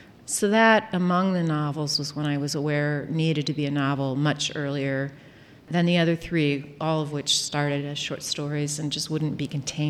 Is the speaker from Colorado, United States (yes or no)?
no; Wichita, Kansas, United States; the premise is about a serial killer who was in my hometown, Wichita, the BTK.